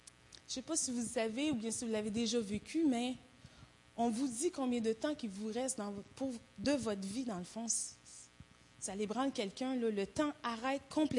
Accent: Haiti; Puis je me disais, ah, pourquoi pas retourner dans mon pays d'origine, parce que j'ai jamais voulu y remettre les pieds, dans le fond.

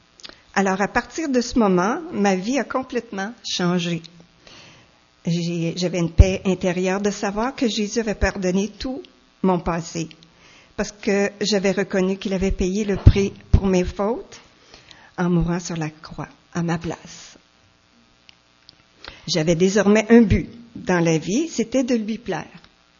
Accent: Acton Vale, Quebec, Canada; now in Montreal, Canada; Je suis née à Actonville, dans les cantons de l'Est. Je suis la deuxième de 6 enfants. J'ai grandi dans un bon foyer et à 18 ans, je suis déménagée à Montréal.

